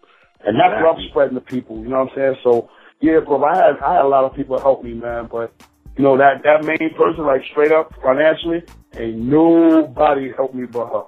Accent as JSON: {"language": "English", "town": "Harlem", "region": "New York", "country": "United States", "said": "Because I got haters. I'm from Harlem. I got the best haters in the world, B."}